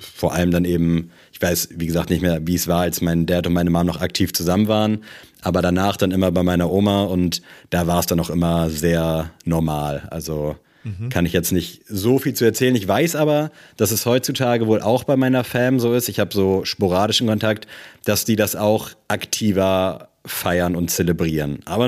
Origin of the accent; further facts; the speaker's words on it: Germany; ich bin in Deutschland auch aufgewachsen.